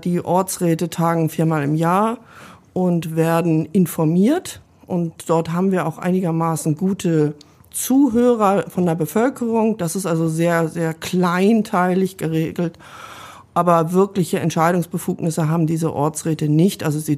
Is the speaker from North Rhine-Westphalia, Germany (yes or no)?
no; Seevetal, Lower Saxony, Germany; born there; Bürgermeisterin der Gemeinde Seevetal, 63 Jahre alt und auch gebürtige Seevetalerin.